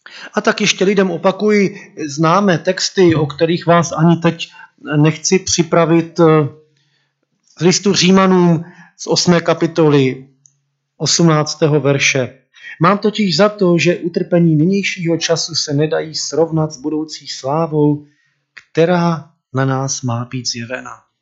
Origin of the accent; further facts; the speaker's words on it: Bohemia, Czechia; now in Moravia, Czechia; Já jsem z Čech a tam není zvykem, aby se na parte dávala fotografie.